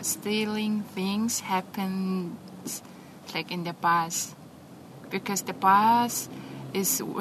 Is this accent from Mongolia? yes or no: yes; Mongolia; English is a second language; but it was back in my home country.